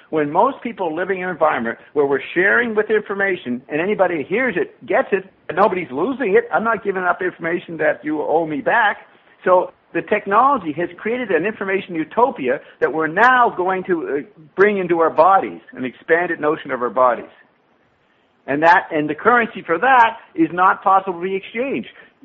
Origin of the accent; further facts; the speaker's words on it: Paris, Île-de-France, France; My family, I grew up in Paris.